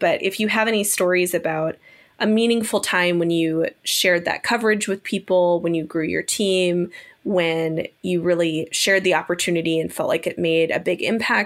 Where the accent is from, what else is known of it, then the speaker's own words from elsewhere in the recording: Minnesota, United States; but I'm from Minnesota, and there's a real concern of, you know, okay, well, how are we going to get some good weather for a little while?